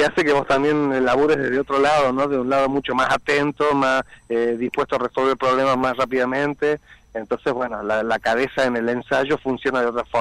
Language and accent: Spanish; Salta, Argentina; born there; sobre todo fuertemente en Salta, ¿no? Que es la ciudad donde yo nací.